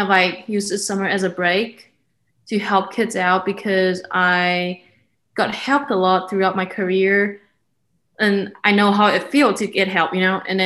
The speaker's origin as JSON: {"language": "English", "country": "Taiwan", "second_language": "English", "lives_now": "United States", "said": "I am from Taiwan, a really small country. I am 22 years old"}